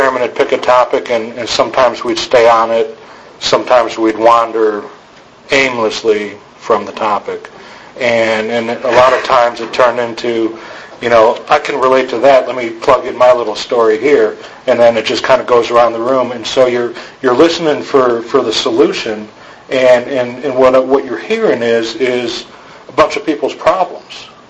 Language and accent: English; Chicago, Illinois, United States; now in Austin, United States; I grew up in Chicago, so after I got out of there, I went back to Austin and I started going to meetings.